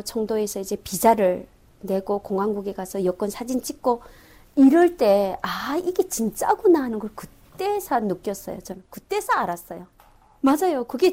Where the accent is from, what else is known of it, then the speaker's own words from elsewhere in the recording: North Korea; moved away; 나는 북한 사람이다.